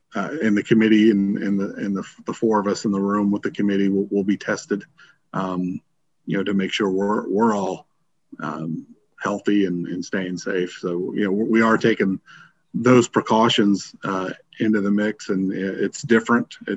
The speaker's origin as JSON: {"language": "English", "country": "Germany", "tie": "born or raised there", "moved": "yes", "said": "growing up in Germany and just watching that tournament, and watching the national championship in the middle of the night because of the time difference there."}